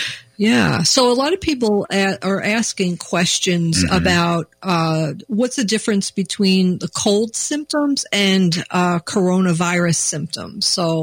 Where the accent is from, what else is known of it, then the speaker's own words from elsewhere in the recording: New York, United States; accent: New York; now in Minnesota, United States; my family from New York tells me I've lost my New York accent.